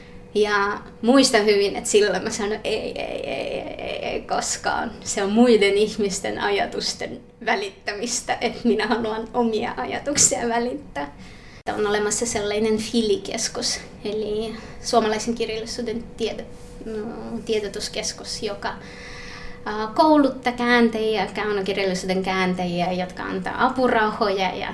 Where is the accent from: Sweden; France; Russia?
Russia; Vyborg, Leningrad Oblast; Olen Viipurista kotoisin ja siellä oli